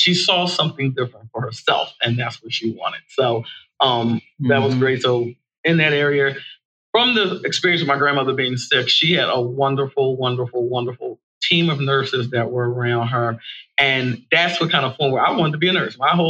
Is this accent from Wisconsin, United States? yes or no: no; Philadelphia, Pennsylvania, United States; So I was born in Philadelphia. I actually am from the Germantown section of Philadelphia. I'm very proud of that. And I like what I like to say is that I was there probably till I was about seven.